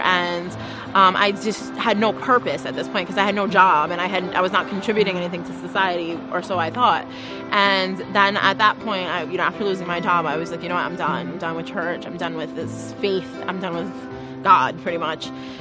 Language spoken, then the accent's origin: English; Jersey City, New Jersey, United States; So, I was born and raised here in Jersey City, New Jersey.